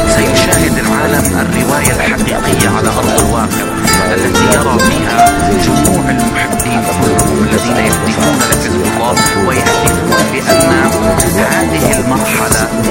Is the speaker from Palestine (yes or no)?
yes; Palestine; كفلسطيني، أعتقد لنا نصيب الأسد